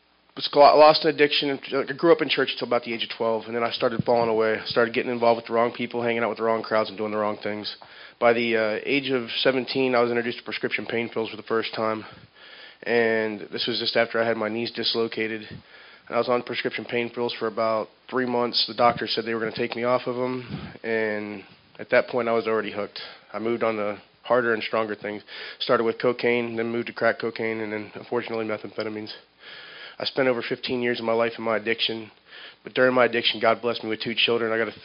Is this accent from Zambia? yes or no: no; North Port, Florida, United States; I'm from Northport, Florida. I'm 28 years old